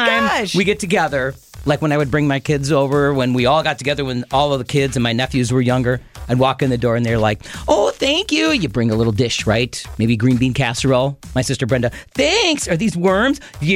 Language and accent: English; Chicago, Illinois, United States; As a kid growing up in Chicago area, I would always have little worms.